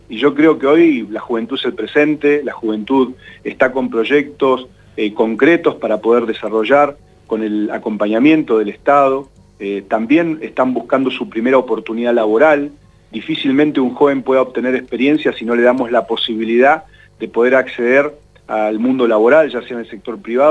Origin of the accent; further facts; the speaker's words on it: Neuquén, Argentina; Yo nací en Neuquén, tengo 45 años, en un barrio en la ciudad de Neuquén. Mis padres son comerciantes, siempre estuvieron vinculados al sector privado. Yo sigo viviendo en el mismo barrio donde nací, donde me crié